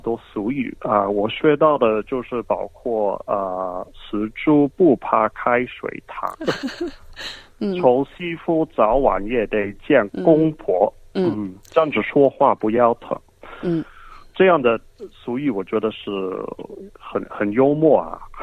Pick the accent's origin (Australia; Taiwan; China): Australia; 我们澳大利亚人很少有机会跟中国大陆人接触。那我是这么开始学中文呢？那是在我读9年级的时候，大概14岁了，